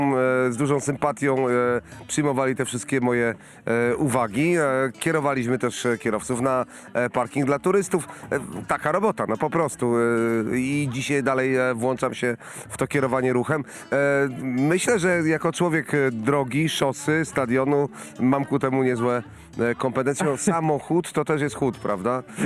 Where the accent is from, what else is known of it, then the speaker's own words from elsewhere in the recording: Lubaczów, Subcarpathian Voivodeship, Poland; born there; Tak, stąd wyszedłem w świat. Urodziłem się w Lubaczowie.